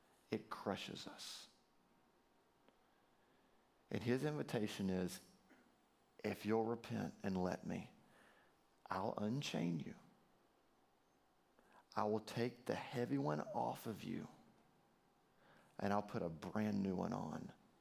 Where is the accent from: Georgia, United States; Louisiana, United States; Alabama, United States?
Alabama, United States; I'm from Alabama, he's from Oklahoma. It's not like these are the educational centers of the country.